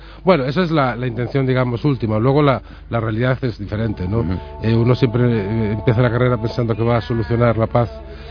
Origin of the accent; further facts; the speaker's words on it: Dena, Galicia, Spain; Bueno, es un pueblo que se llama Dena, que está en la provincia de Pontevedra, en Galicia, y que ahora pues ha crecido, pero cuando yo era joven o cuando yo era más niño, era un pueblo perdido.